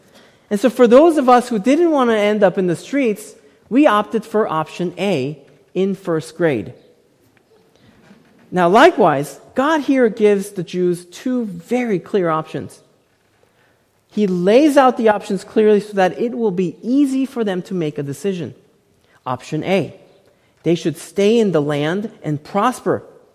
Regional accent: South Korea; When I was growing up in Korea, making wise life decisions was taught at an early age.

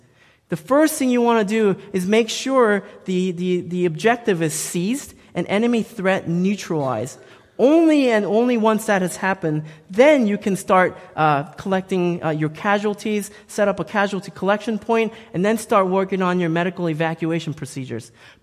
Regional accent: South Korea; When I was a young boy growing up in Korea, at 8 years of age, I lost my father.

